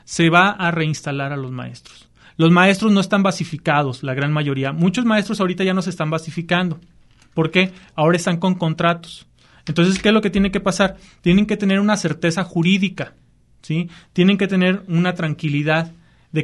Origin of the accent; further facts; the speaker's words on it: Jalisco, Mexico; me desgarro la vestidura por los Altos de Jalisco, etcétera, y que mi tierra y por eso.